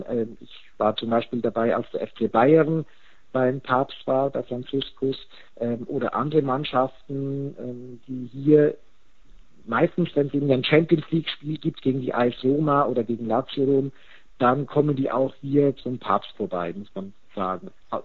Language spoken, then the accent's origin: German; Switzerland; ich komme ja selber aus der Schweiz